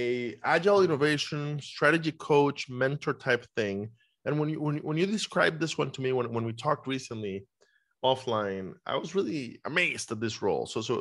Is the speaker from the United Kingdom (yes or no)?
no; Costa Rica; I come from Costa Rica myself. When I was growing up, so yeah.